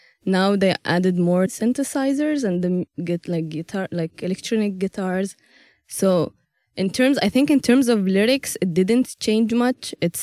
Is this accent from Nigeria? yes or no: no; Algeria; I grew up in Algeria and it was the kind of music that has always been present in the community